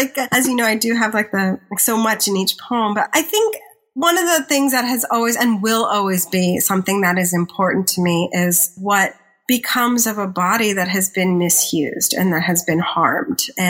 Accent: Los Angeles, California, United States; now in New York City, United States; And I grew up in Los Angeles and I live in New York City.

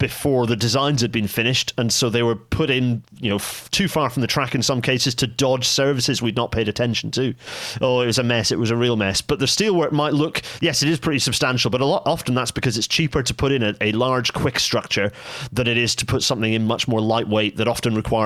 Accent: Inverurie, Scotland, United Kingdom; And I grew up in the northeast of Scotland. Although you can't tell from my accent, it's no longer quite as strong as it might once have been.

